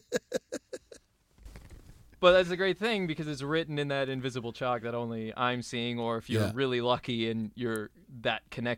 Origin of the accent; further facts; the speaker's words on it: Burr Ridge, Illinois, United States; also born or lived in Chicago; I'm from Chicago. I was born in Chicago. Grew up in the suburbs, southwest suburbs in Burr Ridge.